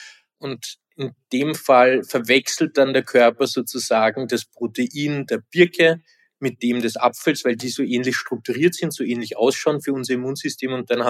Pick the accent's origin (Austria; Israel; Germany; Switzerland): Austria; Vienna; Ich bin selber in Wien aufgewachsen